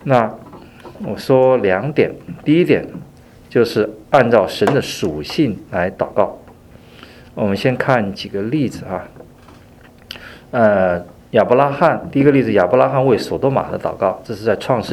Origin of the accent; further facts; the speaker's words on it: China; 那么我们中国人有句古话说，工欲善其事，必先利其器。